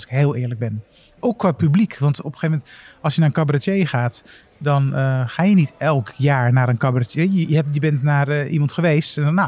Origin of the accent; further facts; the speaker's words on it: Amsterdam, North Holland, Netherlands; accent: Amsterdams; En ik ben een jongen uit Amsterdam, Noord dan.